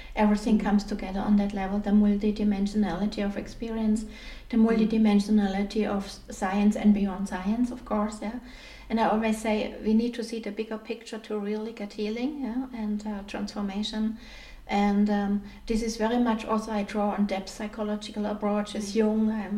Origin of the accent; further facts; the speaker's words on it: Germany; it makes sense for me that I was born in Germany, brought up in Germany, suffered quite a lot under all this.